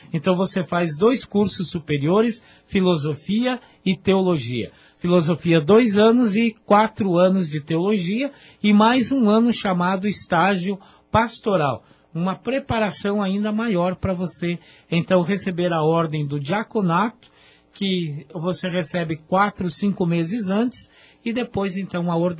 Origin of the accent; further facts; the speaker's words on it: Lages, Santa Catarina, Brazil; Eu sou catarinense, eu sou de Lages, Santa Catarina, já uma cidade que fica no centro do estado de Santa Catarina, Planalto, e fazendo divisa já fronteiras com Vacaria, no Rio Grande do Sul.